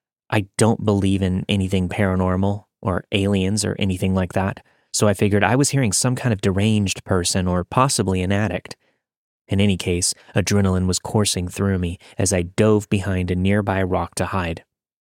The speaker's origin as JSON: {"language": "English", "region": "Arizona", "country": "United States", "tie": "born or raised there", "said": "I grew up in Arizona, so I was pretty used to the dark, quiet deserts."}